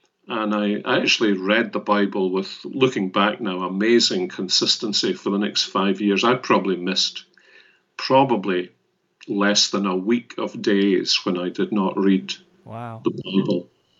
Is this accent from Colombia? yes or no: no; Glasgow, Scotland, United Kingdom; I was born and brought up in Glasgow, although my family comes from the north of Scotland. Born in the east end of Glasgow, went to school there. Didn't leave Glasgow until I went away to university.